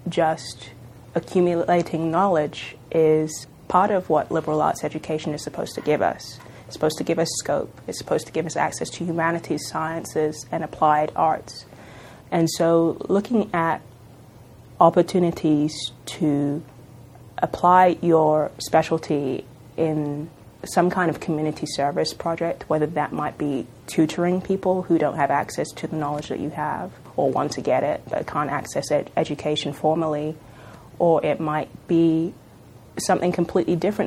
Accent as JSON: {"language": "English", "country": "United Kingdom", "said": "it was a fascinating experience for me as a British citizen to see the working of government up close"}